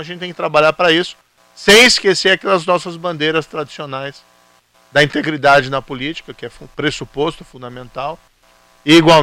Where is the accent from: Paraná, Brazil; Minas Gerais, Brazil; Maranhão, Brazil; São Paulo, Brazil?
Paraná, Brazil; Maringá; also born or lived in Cascavel; now in Curitiba, Brazil; E aqui foi onde eu nasci, eu sou de Maringá, cresci em Maringá, meus pais são de Ponta Grossa, vivi no oeste do Paraná, em Cascavel, e aqui em Curitiba, que eu resido até hoje